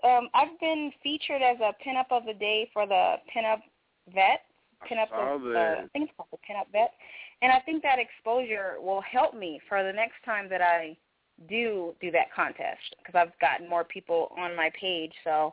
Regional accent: California, United States; because I grew up in California. I was going to fashion design school.

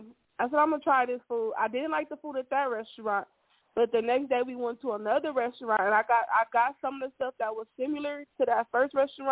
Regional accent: California, United States; I was just telling my cousins, because I'm from California.

